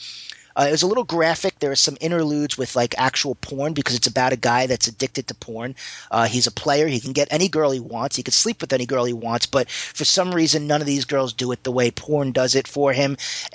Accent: New York, United States; accent: New York; As someone who grew up in New York, you probably could tell from my accent.

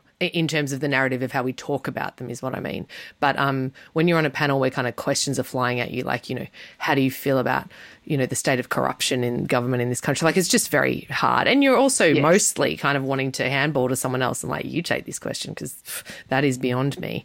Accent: Melbourne, Victoria, Australia; I'm from Melbourne and a dolphin swam with me this morning.

